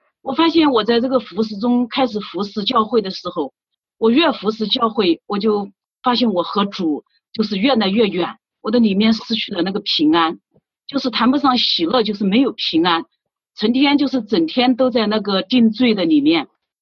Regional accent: Jinghe, Xinjiang, China; 我是来自中国大陆新疆博尔塔拉蒙古自治州金河县，

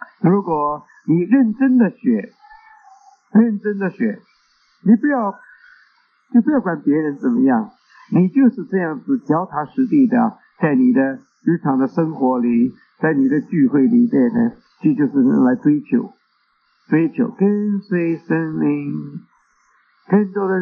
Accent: China; 特别我们中国人说好，那个江山易改呀，本性难移呀。

